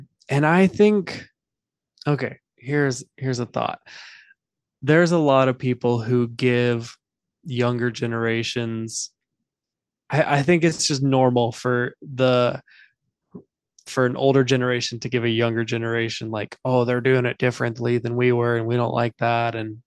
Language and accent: English; United States; I'm American, so I know it's an American culture.